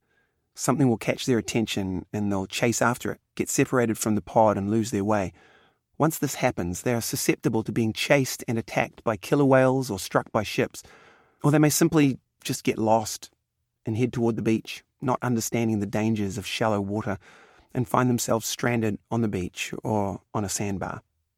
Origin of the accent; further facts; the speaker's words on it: New Zealand; As a kid growing up in New Zealand, I'd roam the beach and find all kinds of cool stuff like dead stingrays discarded by fishermen or seahorses caught in rock pools at low tide.